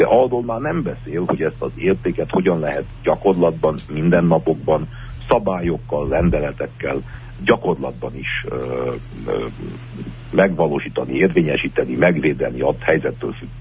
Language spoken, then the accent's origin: Hungarian; Transylvania, Romania; mi már erdélyi magyarok azonnal be tudnánk kapcsolódni